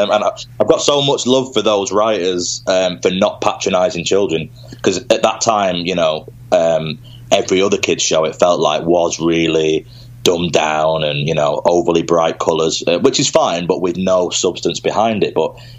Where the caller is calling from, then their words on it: Manchester, North West England, United Kingdom; I'm contacting you from Manchester, England, which is in the northwest of England.